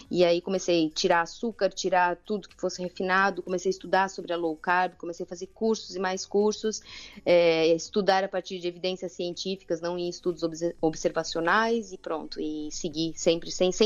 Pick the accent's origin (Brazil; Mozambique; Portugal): Portugal; Cantanhede, Centro; Eu sou de Cantanhede, perto de Coimbra.